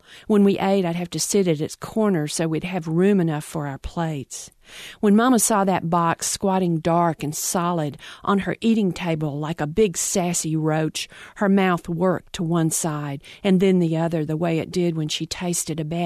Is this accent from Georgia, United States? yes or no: no; Tupelo, Mississippi, United States; he was the father of my best friend as I was growing up in Tupelo.